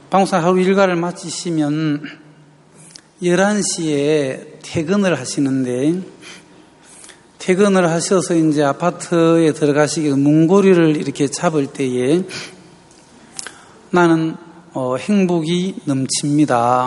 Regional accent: Geochang, South Gyeongsang, South Korea; 저는 고향이 경남 거창군 마리민정성리 초등부락, 아주 부락에서 저는 태어났습니다. 동네에 한 20가구쯤 이래 되는 그런 마을 있잖아요.

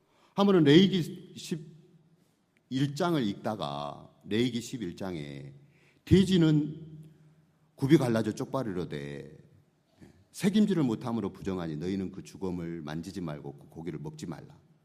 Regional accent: Gwangju, South Korea; 제 고향이 전라남도 광주예요.

